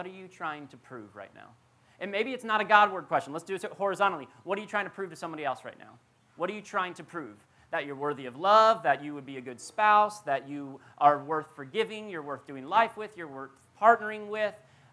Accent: Florida, United States; When my wife and I were growing up in South Florida, we really longed to come to the South.

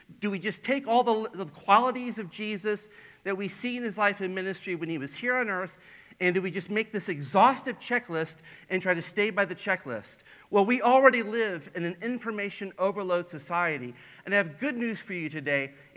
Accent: the South, United States; accent: Southern; I realized quickly she was talking that I had lost my Southern accent. My speech had given me away.

